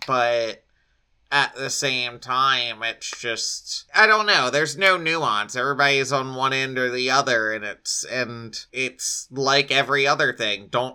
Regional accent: Louisiana, United States; I mean, growing up in Louisiana, I always thought it rather backwards in a lot of ways

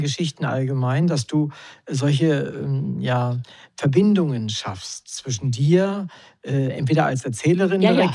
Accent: Wolfenbüttel, Lower Saxony, Germany; born there; ich bin in Wolfenbüttel geboren und kam daher

